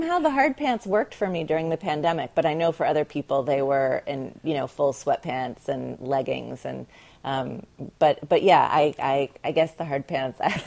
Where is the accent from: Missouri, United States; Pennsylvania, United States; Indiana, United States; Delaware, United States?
Delaware, United States; I grew up in Delaware, and I would take ice skating lessons in Delaware